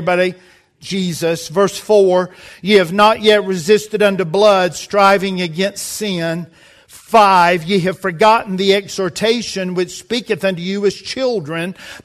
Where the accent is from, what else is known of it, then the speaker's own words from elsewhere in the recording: United States; Obviously, as an American, if we ever get somebody closing in on a triple crown